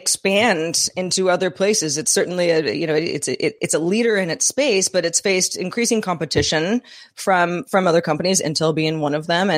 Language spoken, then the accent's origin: English; Los Angeles, California, United States; I didn't say I was from Los Angeles.